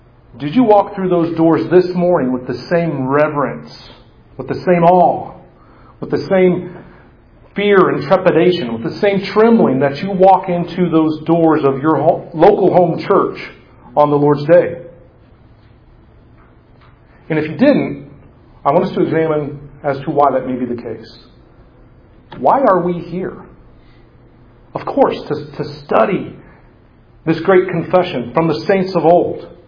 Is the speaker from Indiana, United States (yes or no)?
yes; Indiana, United States; also born or lived in Oklahoma; I grew up in East Central Indiana. I spent just a portion of my childhood in central Oklahoma, moved back and finished growing up in east central Indiana.